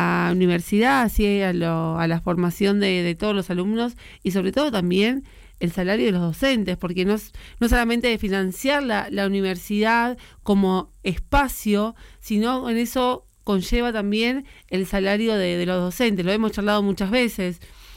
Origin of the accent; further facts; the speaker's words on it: Argentina; una entidad que nos atraviesa a muchos como argentinos